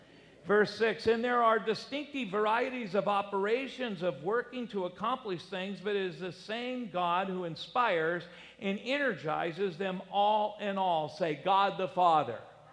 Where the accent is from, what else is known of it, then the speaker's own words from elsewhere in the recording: California, United States; they felt I was a surfer from California, so they sent me to Barstow because I love sand so much.